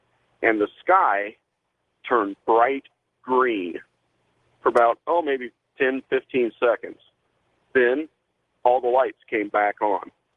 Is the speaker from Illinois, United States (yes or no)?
yes; Champaign, Illinois, United States; Hi, George. … I'm from Champaign, Urbana, Illinois.